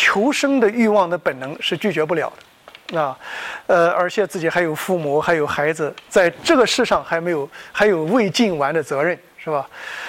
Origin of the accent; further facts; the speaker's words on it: China; 所以我们中国人说金无足赤人无完人